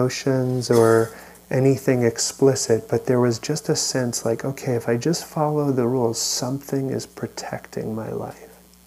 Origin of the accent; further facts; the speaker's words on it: New York, United States; I grew up in New York and was out here for 9/11.